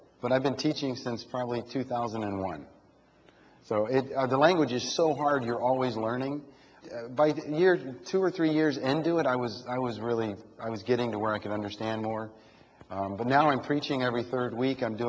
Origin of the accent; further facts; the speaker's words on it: United States; Yeah, they don't know now that I'm from America. They know I'm a foreigner, but they don't know from where.